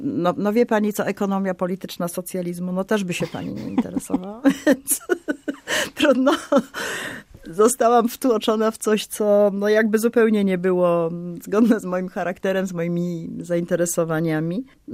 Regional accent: Kielce, Świętokrzyskie Voivodeship, Poland; ja pochodzę z Kielc, chodziłam w tychże Kielcach najpierw do ogniska muzycznego, potem do szkoły muzycznej.

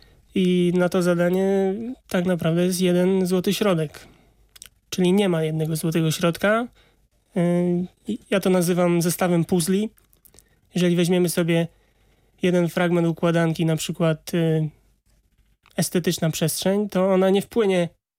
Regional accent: Bydgoszcz, Kuyavian-Pomeranian Voivodeship, Poland; mieszkam w części, która nazywa się Kapuściska, ale jako młody chłopak, który walczył z kapuściskami, nie mogę przyznać, że jestem z Kapuścisk.

